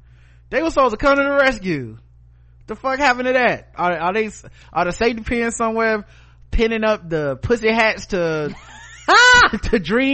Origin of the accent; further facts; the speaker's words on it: Santee, California, United States; I'm growing up in Santee. I've never seen such racism right before my eyes.